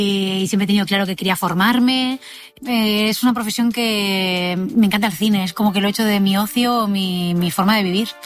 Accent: Catalonia, Spain; now in Madrid, Spain; porque yo soy catalana

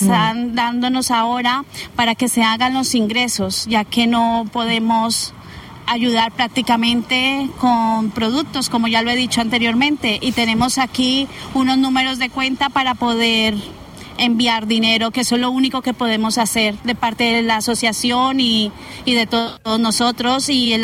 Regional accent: Colombia; Sí, soy de Colombia, país hermano.

